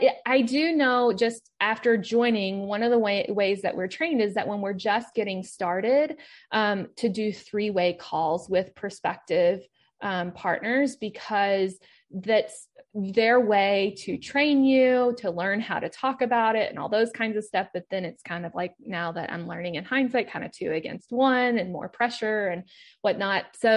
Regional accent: Kentucky, United States; which, side note, I am from Kentucky, even though that's not where I live now.

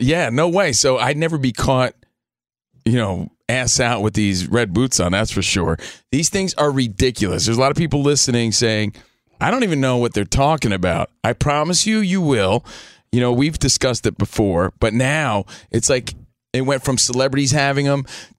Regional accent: Union, New Jersey, United States; I'm from New Jersey, just a kid from Union, New Jersey.

